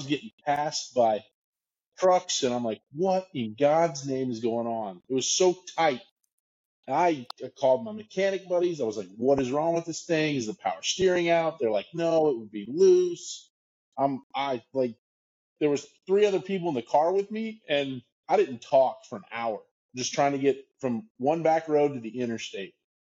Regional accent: Gunnison, Colorado, United States; now in South Carolina, United States; Yeah, I grew up in Gunnison, Colorado.

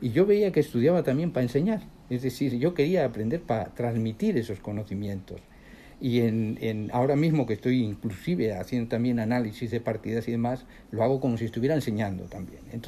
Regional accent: Santurtzi, Basque Country, Spain; yo vengo de España, vengo de Santurce, es un puerto pesquero en Euskadi, en el País Vasco.

